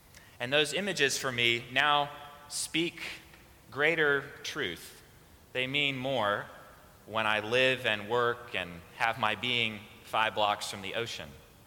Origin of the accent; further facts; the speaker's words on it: Washington, District of Columbia, United States; So Charlottesville, Virginia is only about 100 miles from where I grew up in Washington, D.C.